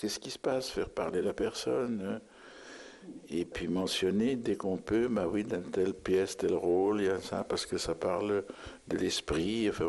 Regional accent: England, United Kingdom; French is a second language; now in France; Je suis anglais, moitié un peu irlandais. J'avais une grand-mère irlandaise.

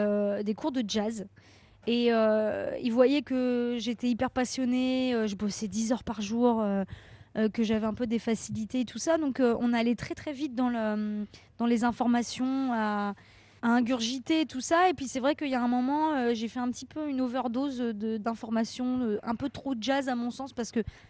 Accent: Paris, Île-de-France, France; parce que j'ai grandi à Paris

